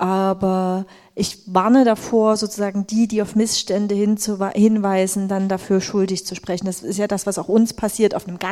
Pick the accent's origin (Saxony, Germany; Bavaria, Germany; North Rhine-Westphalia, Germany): Saxony, Germany; Dresden; Ich als Dresdnerin kann sehr gut nachempfinden